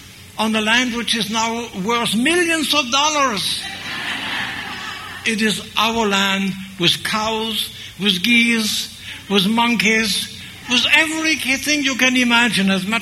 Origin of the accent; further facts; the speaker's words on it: Grand Est, France; although I come from Alsace-Lorraine where we drink beer by the tons.